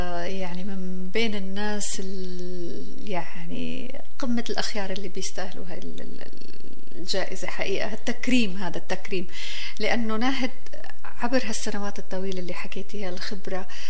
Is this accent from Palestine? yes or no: no; Syria; now in Canada; يعني نحن وطننا كندا هلا، نحن أبناء كندا اليوم، بس فضل بلدنا الأم ما بننسى اللي هو سوريا